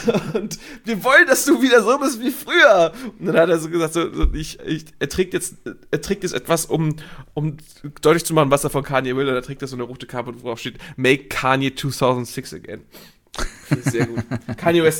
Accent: Mondsee, Upper Austria, Austria; Wo kommst du her? Ich komme vom Mondsee.

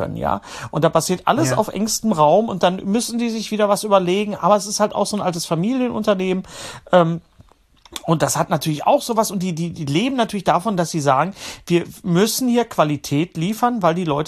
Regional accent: Bochum, North Rhine-Westphalia, Germany; im Bochum, in meiner Heimatstadt

